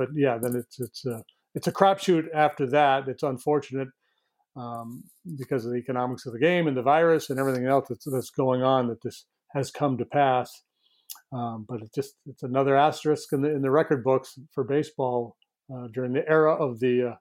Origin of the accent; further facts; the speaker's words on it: New York, United States; back here in my hometown, I got thinking about my younger days. And I think it's fairly unique to this little town that I'm from in northern New York.